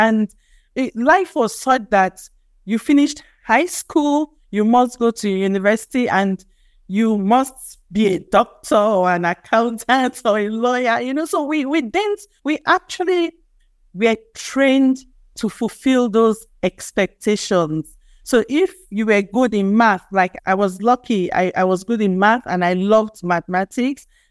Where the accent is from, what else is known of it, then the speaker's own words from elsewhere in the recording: Benin City, Edo, Nigeria; We grew up in Benin City, where we lived on these streets where every family knew each other.